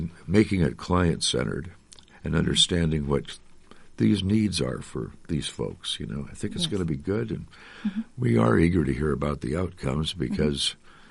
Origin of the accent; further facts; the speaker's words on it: Story City, Iowa, United States; I'm from Story City.